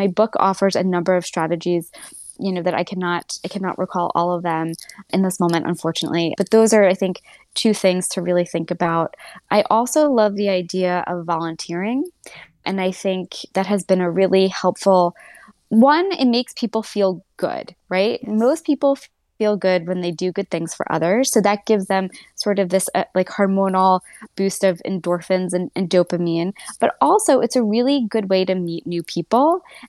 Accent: United States; and obviously I'm from America, so I'm just going to speak for American culture

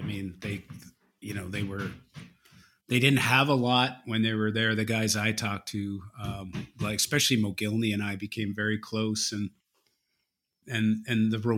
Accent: Canada; especially growing up in Canada

